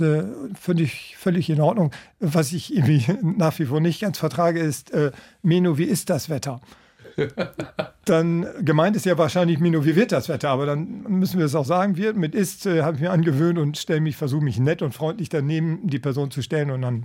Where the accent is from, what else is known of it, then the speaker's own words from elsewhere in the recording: Leer, Lower Saxony, Germany; Bitte, ich bin ein echter Ostfriese. Das ist kein Witz. Und vor gut 57 Jahren in Leer geboren.